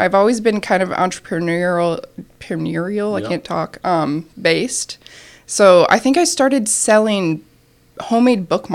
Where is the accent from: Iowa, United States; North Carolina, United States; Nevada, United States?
Iowa, United States; Okoboji; From like Okoboji, Iowa area.